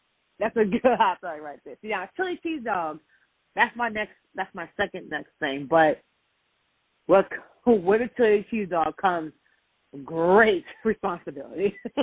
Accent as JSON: {"language": "English", "region": "New York", "country": "United States", "said": "Again, guys, I'm from Northeast, so I'm from New York."}